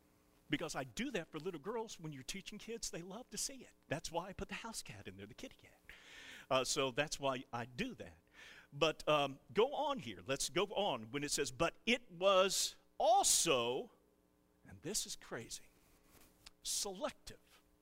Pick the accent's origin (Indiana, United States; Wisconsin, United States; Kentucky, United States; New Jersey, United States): Kentucky, United States; But in my home state of Kentucky, and where your family comes from, we have horses raised to what?